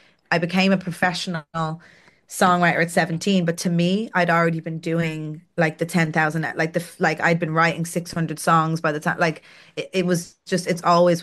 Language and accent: English; Donaghmede, Leinster, Ireland; Oh, I'm from Donaghmede, so I literally was from